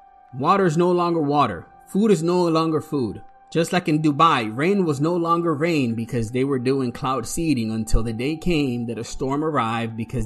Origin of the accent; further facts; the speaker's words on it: Puerto Rico; I grew up in Puerto Rico and we had farms